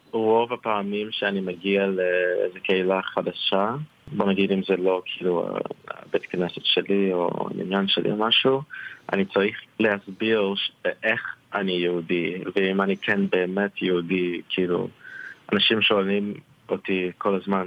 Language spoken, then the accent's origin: Hebrew; Baltimore, Maryland, United States; גדלתי כאילו בבולטימור, וושינגטון, האזור הזה, ויש שם כאילו קהילה ענקית של יהודים.